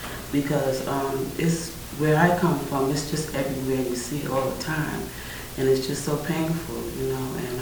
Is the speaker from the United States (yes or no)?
yes; Bronx, New York, United States; I'm from Bronx, New York